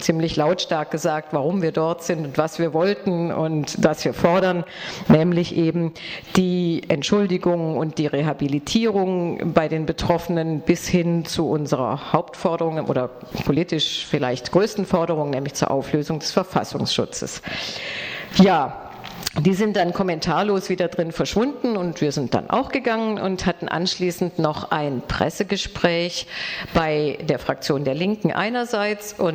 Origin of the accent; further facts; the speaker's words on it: Baden-Württemberg, Germany; ich komme aus Baden-Württemberg und bin unter anderem die Frau